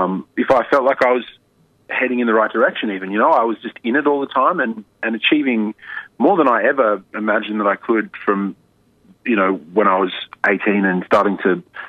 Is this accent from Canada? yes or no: no; Melbourne, Victoria, Australia; born there; I was born in Melbourne and I have spent a lot of time living in Melbourne